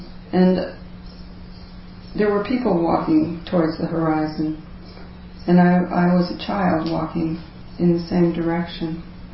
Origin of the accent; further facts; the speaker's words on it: New York, United States; born there; So I was born in New York, and under strange circumstances